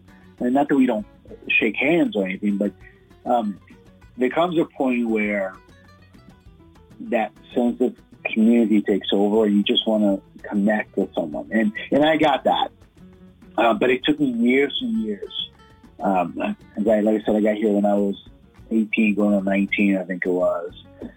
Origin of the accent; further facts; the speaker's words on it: East Coast, United States; accent: Latino East Coast; I have this like Latino East Coast accent that just follows me everywhere, especially whenever I get excited or upset about things.